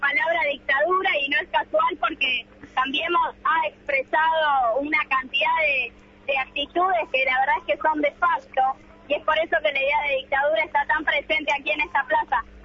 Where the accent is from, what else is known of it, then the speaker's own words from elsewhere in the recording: Florencio Varela, Buenos Aires Province, Argentina; Yo soy de Florencio Varela, El Molino sería.